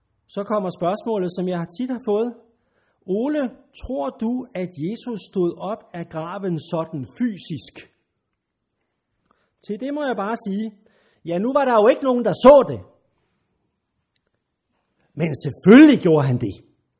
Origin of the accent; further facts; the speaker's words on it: Copenhagen, Capital Region of Denmark, Denmark; selvom jeg er københavner